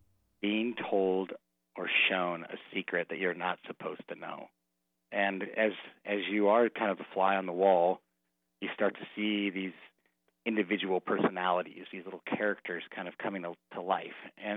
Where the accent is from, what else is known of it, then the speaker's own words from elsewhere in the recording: Montana, United States; And that dream started when I was a little kid, you know, growing up in Montana and always being real passionate about wildlife.